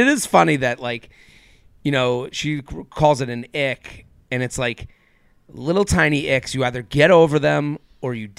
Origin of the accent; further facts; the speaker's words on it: Midwest, United States; I'm from the Midwest. This is not my lingo.